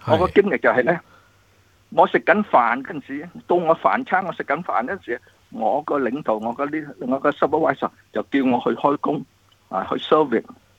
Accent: Vietnam; now in Australia; 我系越南嚟嘅，我系喺越南嗰阵时咧就系以难民身份。咁澳洲政府啦，我哋系个难民营咧就喺印尼等用边啊。

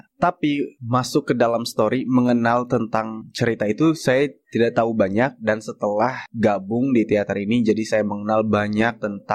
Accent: Anyer, Banten, Indonesia; Karena daerah saya itu di daerah wisata Anyer, Carita.

